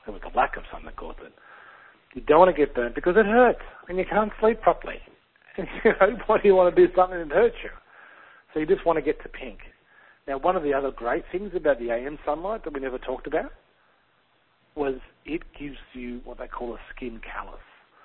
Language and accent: English; Scotland, United Kingdom; I'm from Scotland and the UK.